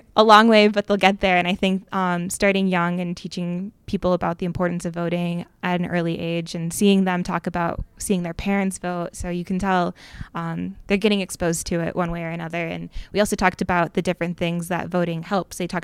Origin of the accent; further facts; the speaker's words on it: Madison, Wisconsin, United States; I grew up just outside of Madison